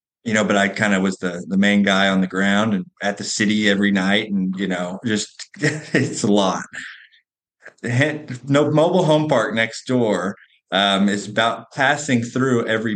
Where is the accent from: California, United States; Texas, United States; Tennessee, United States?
Texas, United States; Austin; now in Fort Worth, United States; I recently moved to Fort Worth. I grew up in Austin, been there my whole life. And my wife and I just moved to Fort Worth.